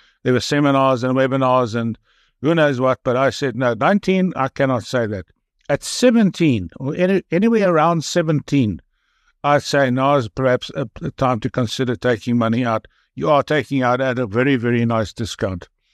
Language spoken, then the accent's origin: English; South Africa; It's very difficult to get invested directly into gold as a South African on the South African market.